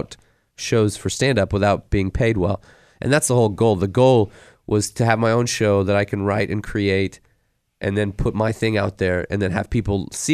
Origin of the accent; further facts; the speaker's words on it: Illinois, United States; And I was like, well, I'm from Illinois. That's already halfway there.